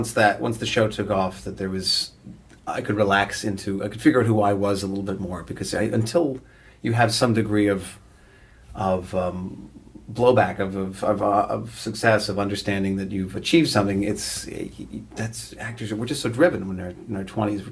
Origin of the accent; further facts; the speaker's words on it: Canada; Particularly being Canadian